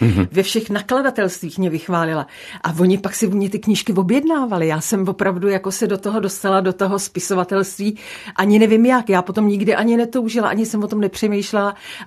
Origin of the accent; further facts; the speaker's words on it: Benešov, Central Bohemian Region, Czechia; protože jsem se tam narodila, prožila jsem tam dětství, tak je Benešov u Prahy.